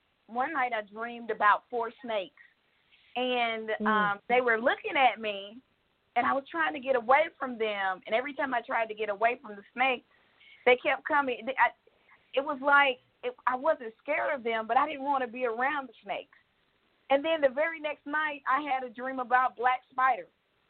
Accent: Georgia, United States; I'm from Georgia.

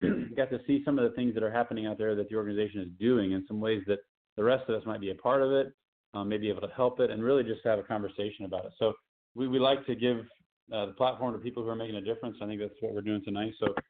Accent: Missouri, United States; I'm originally from Missouri, so all my friends who are St. Louis Blues fans are very excited

